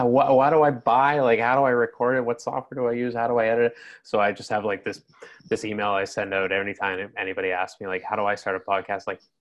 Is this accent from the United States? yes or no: no; Canada; I'm from Canada because often we're prospecting into the US